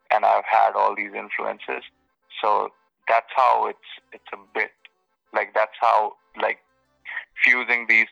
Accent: Mumbai, Maharashtra, India; I grew up in Mumbai, India, first of all, as a kid

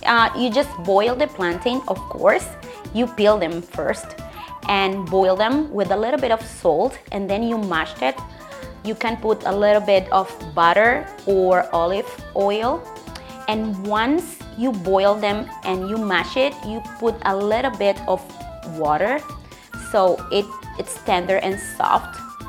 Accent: Dominican Republic; I'm coming from Dominican Republic, the land of merengue.

